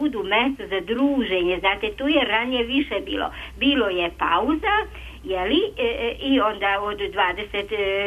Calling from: Palić, Vojvodina, Serbia; Znate, kod nas u Subotici na Paliću bilo je divno ranije. Ja sam posle ratno dete, posle drugog svjetskog rata.

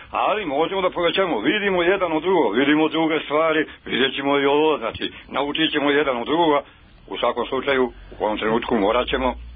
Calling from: Pekčanica, Šumadija and Western Serbia, Serbia; Ja sam iz Pekčanice kod Kraljeva.

